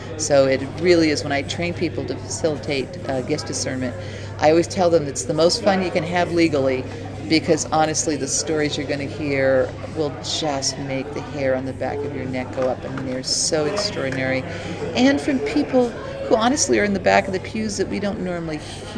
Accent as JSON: {"language": "English", "region": "Mississippi", "country": "United States", "tie": "born or raised there", "said": "that I grew up in Mississippi in the United States and not in Parramatta in Australia."}